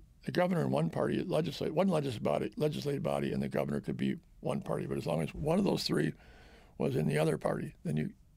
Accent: Janesville, Wisconsin, United States; It took almost all of Janesville out of the 15th District, my hometown.

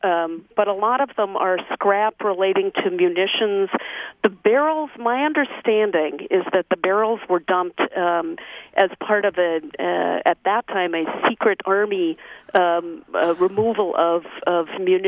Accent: Duluth, Minnesota, United States; Oh, well, one of the things, of course, is I'm originally from Duluth, Minnesota. And so for me, it was a chance to get back to my hometown, which I absolutely adore.

